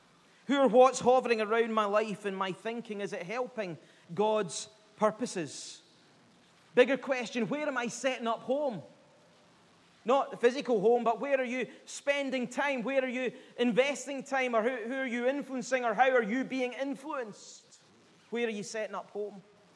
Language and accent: English; Greenock, Scotland, United Kingdom; I may come from Greenock, but I'm not a Philistine.